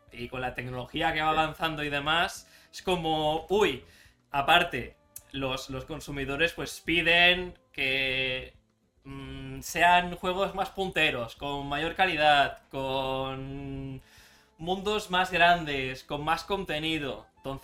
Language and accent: Spanish; Barcelona, Catalonia, Spain; Cataluña, Barcelona.